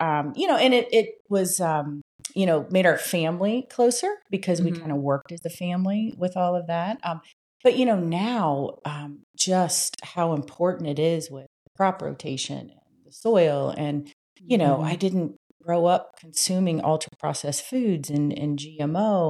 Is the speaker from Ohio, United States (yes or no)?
yes; St. Mary's, Ohio, United States; I grew up in St. Mary's, Ohio, a very rural Northwest Ohio community, pretty much farming community.